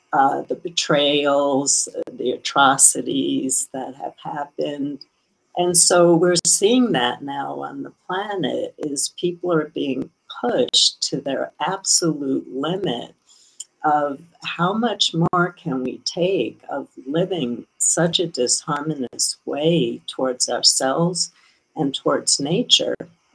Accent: Brooklyn, New York, United States; I grew up in Brooklyn. I grew up in an immigrant neighborhood where people were just trying to figure out how to eat.

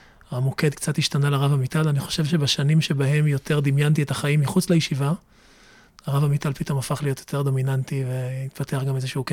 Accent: Bat Yam, Tel Aviv District, Israel; אני נולדתי וגדלתי בבת ים, למשפחה שהגיעה לארץ בשנות ה-50 מטריפולי שבלוב, וכבר בשנים שלי בבת ים הייתי באיזשהו ציר שבין העולם נקרא לזה ספרדי, מזרחי, מסורתי, שזה האקלים המשפחתי שבו גדלתי

